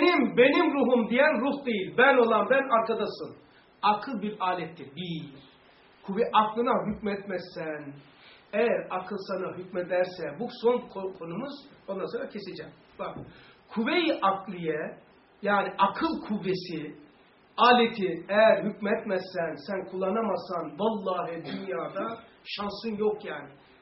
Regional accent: Black Sea Region, Turkey; Ben Karadeniz'de olduğum için oralı olanlar varsa güzel misin? Oralıyım.

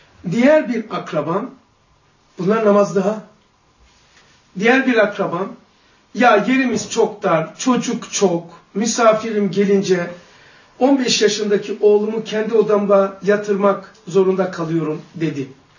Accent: Black Sea Region, Turkey; Ben büyüdüğüm köyde 160 metrekare ancak tahtalı evdir. Karadeniz.

